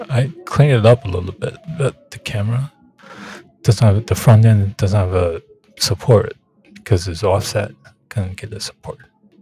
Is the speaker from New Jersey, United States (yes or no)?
yes; New Jersey, United States; Because we're from New Jersey. Some of us live in New York.